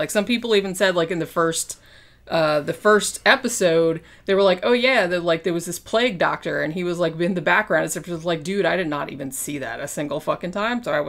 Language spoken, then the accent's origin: English; United States; it wasn't too distracting for me as an American